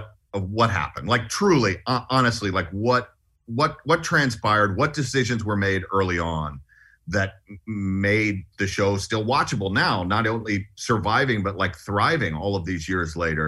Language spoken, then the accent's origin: English; Atlanta, Georgia, United States; moved away; You know, I grew up in Atlanta and, you know, originally grew up rooting for the Braves. I ended up leaving when they started getting good